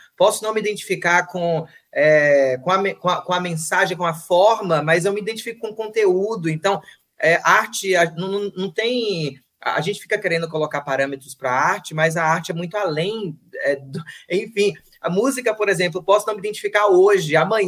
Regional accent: Bahia, Brazil; eu não posso falar pelo Nordeste, porque eu sou baiana

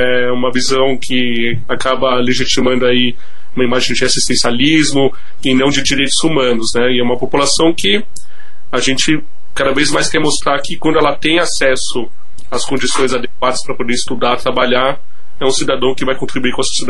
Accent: São Paulo, Brazil; moved away; E quando eu sou de São Paulo, e quando eu me mudei para cá

